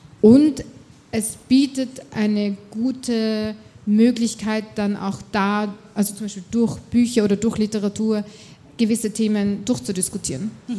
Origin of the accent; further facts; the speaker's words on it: Austria; also ich bin Österreicherin